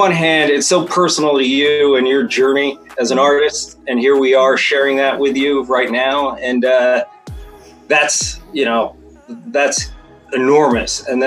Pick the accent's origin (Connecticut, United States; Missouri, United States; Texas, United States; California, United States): Missouri, United States; Kansas City; I was driving on 71 in Kansas City, Missouri, my hometown, and I was just thinking about the show